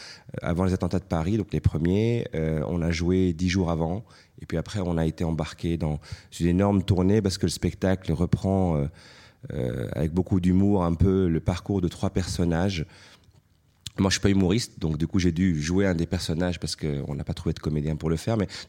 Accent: Brussels, Brussels-Capital Region, Belgium; moi je viens de Bruxelles, c'est juste à côté, je suis un voisin.

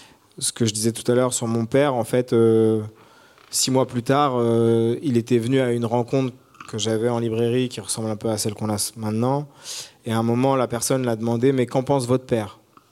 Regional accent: Ris-Orangis, Île-de-France, France; now in Paris, France; j'ai tout transbahuté au moment de l'écriture à Ris-Orangis, là où j'ai grandi.

